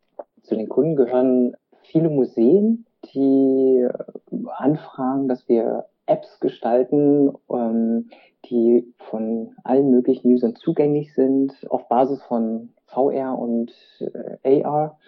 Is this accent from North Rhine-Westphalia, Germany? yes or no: no; Berlin, Germany; gebürtiger Berliner mit vietnamesischen Wurzeln.